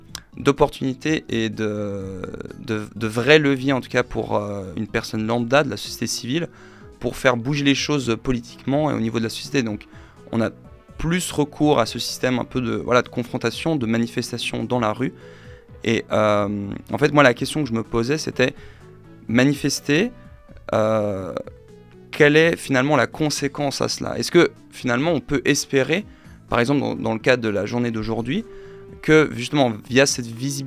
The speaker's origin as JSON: {"language": "French", "country": "France", "moved": "yes", "lives_now": "Switzerland", "said": "je suis français à l'origine."}